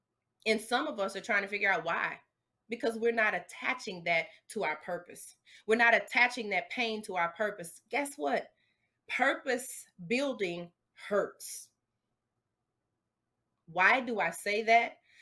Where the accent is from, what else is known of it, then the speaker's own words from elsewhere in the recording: the South, United States; now I'm from the South, as you can hear, I didn't say mother, I didn't say mommy, I said mama, okay?